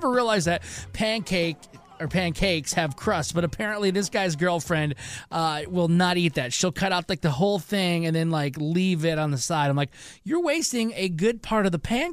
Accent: Michigan, United States; I'm from Michigan. I am a diehard Tigers fan

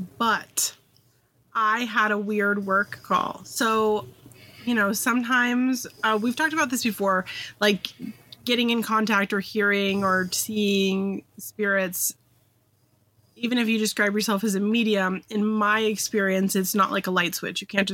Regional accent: California, United States; I'm from California. We do not have ruckus rooms.

